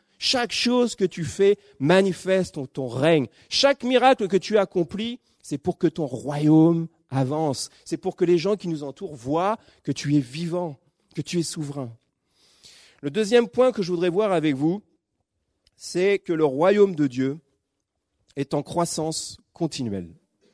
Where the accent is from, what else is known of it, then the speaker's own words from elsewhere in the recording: France; si on prend, nous, en tant que Français, notre référence, ça va être la baguette.